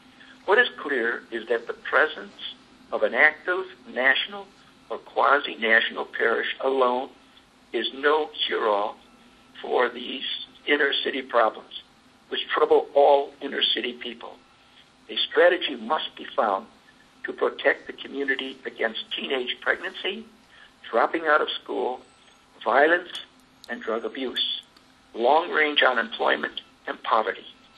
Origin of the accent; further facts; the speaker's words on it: Chicago, Illinois, United States; I'm from Chicago